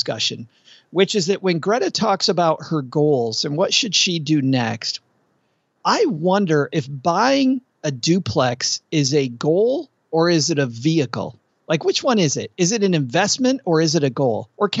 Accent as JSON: {"language": "English", "town": "Kalamazoo", "region": "Michigan", "country": "United States", "said": "Close to Lake Michigan. I'm from Kalamazoo. So maybe hour and a half away."}